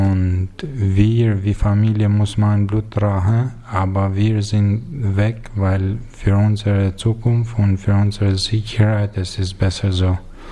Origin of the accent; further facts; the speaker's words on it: Albania; born there; German is a second language; Ich bin geboren in Albanien, Nordalbanien, in einer kleinen Stadt, der heißt Fushares.